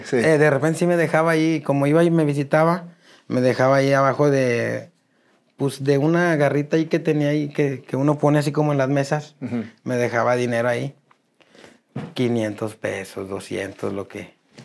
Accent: Monterrey, Nuevo León, Mexico; Pero no, como soy de Monterrey, lo voy a tocar una cumbia.

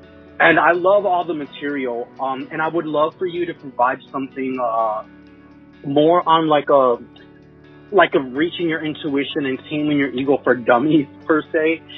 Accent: Chicago, Illinois, United States; Hi, Nicole. … I am from Chicago.

